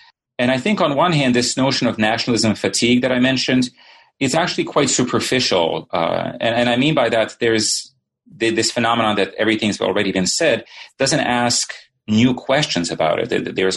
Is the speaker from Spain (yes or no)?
no; Sarajevo, Federation of Bosnia and Herzegovina, Bosnia & Herzegovina; English is a second language; now in United States; So I guess I should say that I grew up in Sarajevo and my family left the city in 1992 and then came eventually to the United States.